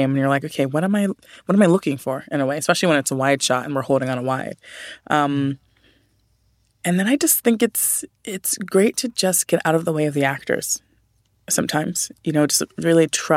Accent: New York City, New York, United States; I grew up in Harlem

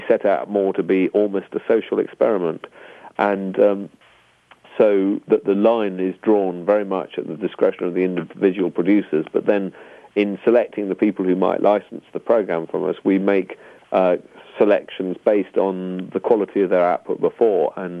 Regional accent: United Kingdom; we're both British

